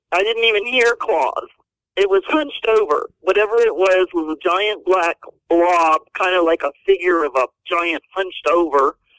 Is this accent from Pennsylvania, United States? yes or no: no; Houston, Texas, United States; I grew up in Houston. I was a rodeo cowgirl. I was out in the forest. I was in the country.